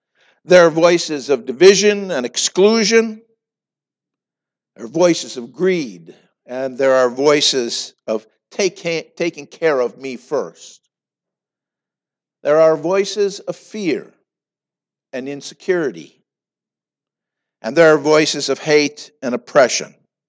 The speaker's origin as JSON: {"language": "English", "region": "Montana", "country": "United States", "said": "I come from Montana, and you know out there, cattle is king."}